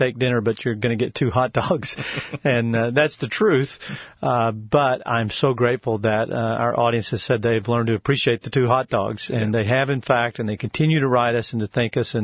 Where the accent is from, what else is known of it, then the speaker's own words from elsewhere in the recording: Texas, United States; I'm from Texas, and every summer in Texas it gets hot, and some summers it gets very hot.